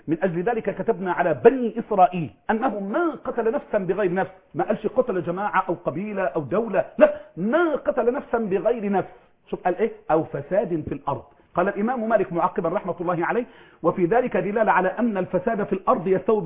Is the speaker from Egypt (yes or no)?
yes; Mansoura, Dakahlia, Egypt; انا اعرف ولد من المنصورة من عندنا كان حرامي